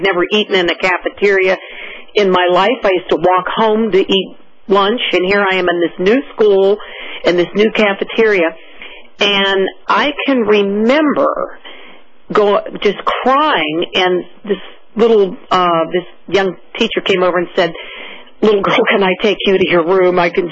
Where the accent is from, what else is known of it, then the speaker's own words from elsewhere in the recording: Cambridge Springs, Pennsylvania, United States; I grew up in Cambridge Springs, all through grade school